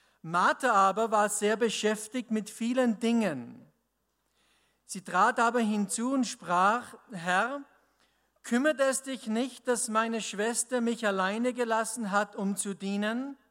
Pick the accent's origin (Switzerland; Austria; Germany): Austria; Bei uns in Österreich gibt es eine Werbung, die kennt jedes Kind.